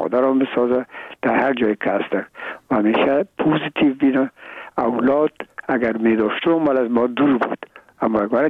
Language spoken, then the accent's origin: Persian; Afghanistan; ما افغان هستیم